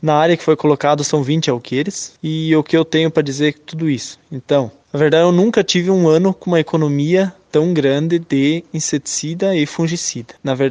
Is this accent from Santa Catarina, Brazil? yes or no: no; Laranjeiras do Sul, Paraná, Brazil; sou de Laranjeiras do Sul.